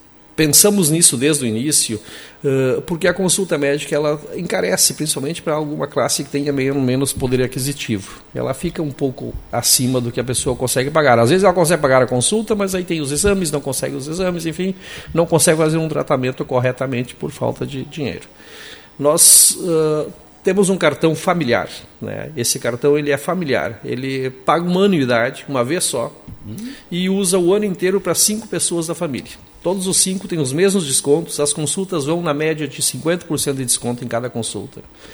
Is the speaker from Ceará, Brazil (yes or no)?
no; São Gabriel, Rio Grande do Sul, Brazil; eu nasci lá e me criei em São Gabriel.